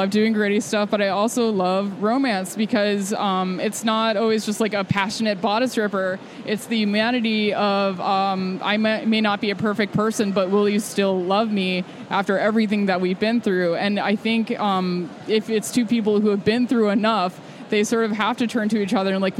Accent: New York, United States; I grew up on Long Island. This is my first convention I ever went to when I was 12 years old.

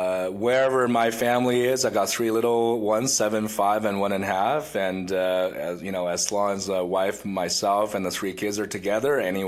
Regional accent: Finland; It's on the west coast of Finland, closer across the water from Sweden. It's a small little town called Vaasa. It's a half Swedish speaking, half Finnish speaking.

